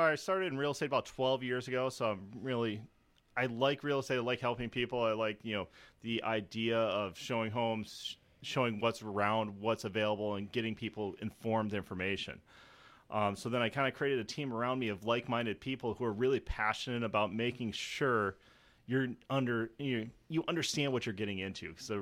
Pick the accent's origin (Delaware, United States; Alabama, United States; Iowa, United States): Iowa, United States; also born or lived in Los Angeles; Well, I grew up in Northeast Iowa, so also don't hold that against me. But I did spend most of my weekends in Wisconsin and Prairie du Chien, so I'm pretty local to the area. I spent my 20s in Los Angeles